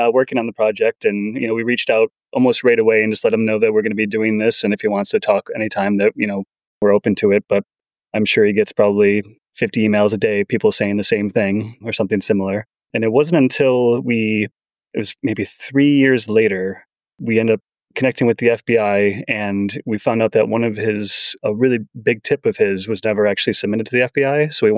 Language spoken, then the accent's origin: English; New York, United States; And, you know, I grew up in Western New York.